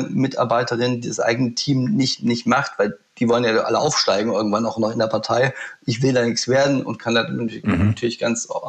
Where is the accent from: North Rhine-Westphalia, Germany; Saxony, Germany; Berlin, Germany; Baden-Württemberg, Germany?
Saxony, Germany; Leipzig; also born or lived in Halle; ich bin 1979 in Halle geboren, dann aber nach 2-3 Wochen in die Wohnung, die meine Eltern schon in Leipzig, in Grünau hatten, einer klassischen Trabantenstadt, dann groß geworden, Kita-Zeit dort erlebt, also Sachsen, heutiges Sachsen.